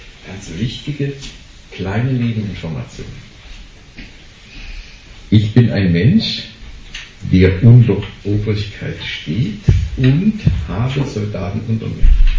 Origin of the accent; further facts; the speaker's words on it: Northern Germany, Germany; Das kann man hier als Norddeutscher nicht so richtig verstehen, weil wir nicht so eine Gastkultur haben.